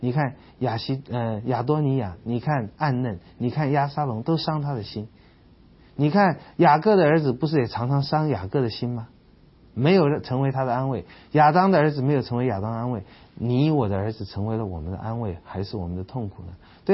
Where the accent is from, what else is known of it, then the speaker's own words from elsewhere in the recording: China; 我们中国人生孩子还希望是传宗接代